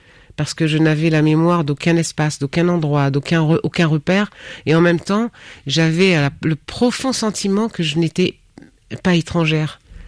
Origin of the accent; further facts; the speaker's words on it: Antilles, France; Nous sommes la diaspora. Moi, je viens des Antilles.